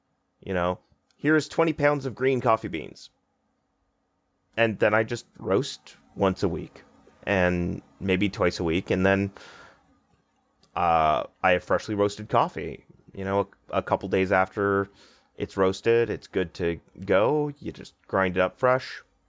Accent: Victoria, British Columbia, Canada; born there; also born or lived in Ottawa; but I'm Acadian. So I was born in the Maritimes of Canada. My family came from there, but I was actually born on the other side in Victoria.

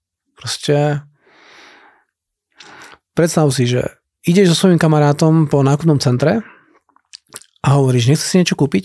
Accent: Brno, South Moravian Region, Czechia; also born or lived in Slovakia; Ja viem, že keď som ja išiel zo Slovenska do Čiech, som vracal naspäť do Brna, pretože som rodný Brňák

